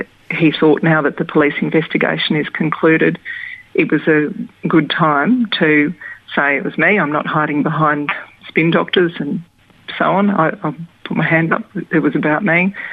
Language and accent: English; Australia; I don't want terrorists to change the way that I live as an Australian.